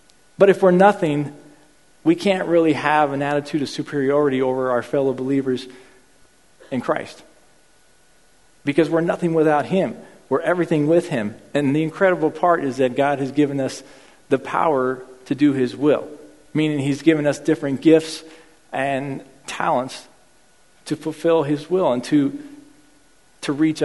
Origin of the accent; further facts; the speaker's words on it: Argentina; You know, growing up in Argentina, I think there was three things in my life that I always did.